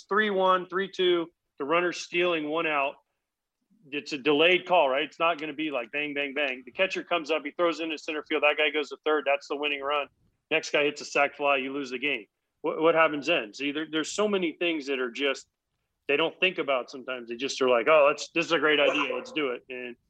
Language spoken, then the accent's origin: English; East Coast, United States; born there; I mean, listen, I was born on the East Coast. I live on the East Coast.